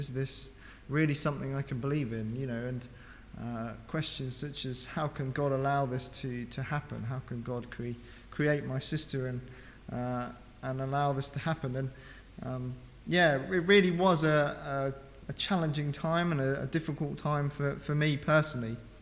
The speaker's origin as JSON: {"language": "English", "town": "Barking", "region": "London", "country": "United Kingdom", "said": "I'm actually an Essex lad myself. I was born in Barking, so the other side. And so I was born, yeah, I was born into a Christian family, youngest of four siblings."}